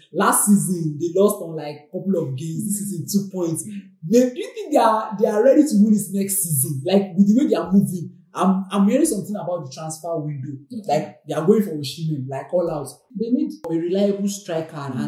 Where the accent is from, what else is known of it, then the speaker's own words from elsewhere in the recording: Nigeria; As a Nigerian